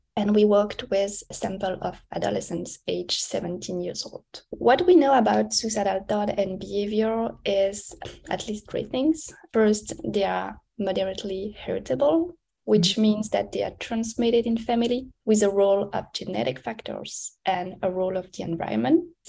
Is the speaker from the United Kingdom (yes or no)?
no; Belgium; English is a second language; moved away as an adult; now in United States; I come from Belgium, where I did a master in clinical psychology and a PhD in neuropsychology. And I moved to the US in 2019 to pursue my postdoc.